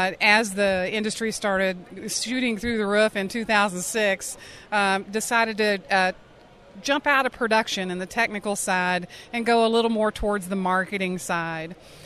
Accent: West Virginia, United States; I'm from West Virginia

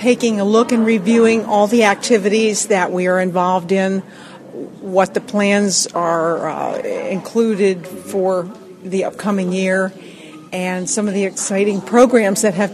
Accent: Seven Valleys, Pennsylvania, United States; I am from Seven Valleys, Pennsylvania. We have a dairy and dairy beef operation, my husband and I, and we're in South Central Pennsylvania, in the heart of the agricultural country there.

